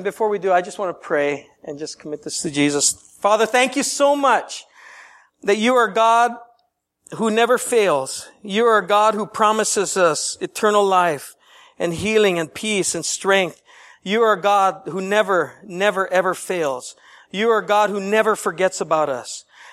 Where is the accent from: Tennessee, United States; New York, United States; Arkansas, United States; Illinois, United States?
Tennessee, United States; Nashville; now in Spring Hill, United States; I'm from Nashville, so with y'all. And my family and I live about 45 minutes south of Nashville in a town called Spring Hill. And we've been there about 2.5 years.